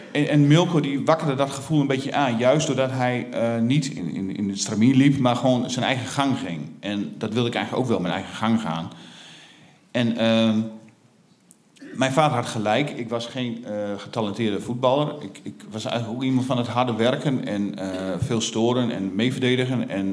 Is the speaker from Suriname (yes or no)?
no; Veenkoloniën, Netherlands; ik groeide op in de Veenkolonie en daar is alles kaasrecht. En ook de mensen zijn er zo ongeveer kaasrecht.